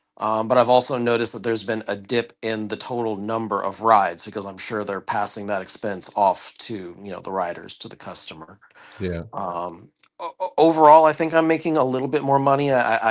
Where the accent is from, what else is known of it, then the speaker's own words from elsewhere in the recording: Los Angeles, California, United States; moved away as an adult; So I grew up in the Los Angeles area. I lived there for about 30 years. I'm currently in South Georgia, like in the middle of nowhere.